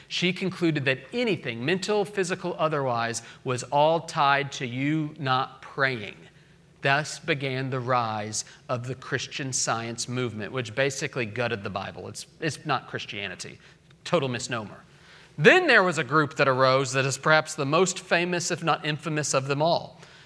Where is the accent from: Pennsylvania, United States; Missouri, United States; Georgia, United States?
Missouri, United States; Kansas City; I'm from Kansas City.